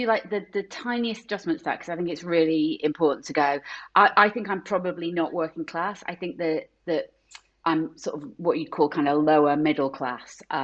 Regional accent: Salford, North West England, United Kingdom; And I'm from Salford. Salfordians are always very keen to point out that Salford is not Manchester.

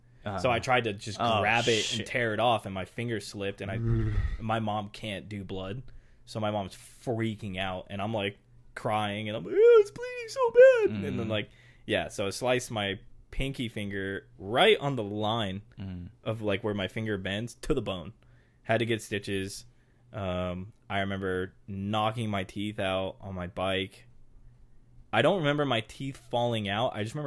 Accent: North Carolina, United States; So I was born in North Carolina. I think I was there till I was like 3, almost 4. Then we moved to South Carolina because my dad was a drill instructor.

